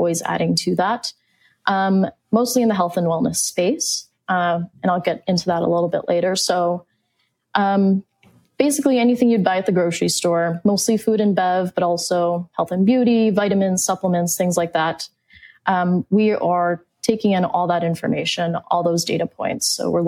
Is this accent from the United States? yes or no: yes; Phoenix, Arizona, United States; So I'm from Phoenix, Arizona, and I've always been interested in sustainability and the environmental space.